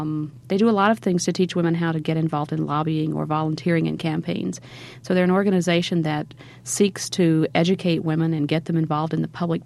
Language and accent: English; West Virginia, United States; now in Washington, United States; I worked for state governments both in my home state of West Virginia and my adopted state of Washington